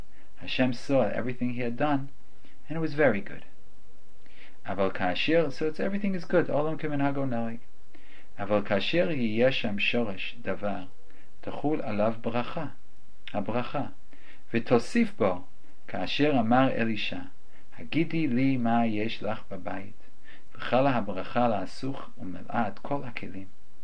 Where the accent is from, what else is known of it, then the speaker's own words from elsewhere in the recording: Manhattan, New York, United States; also born or lived in Israel; But because growing up in Manhattan, people weren't planting so many trees. And in Israel, I spent most of my years in the Old City.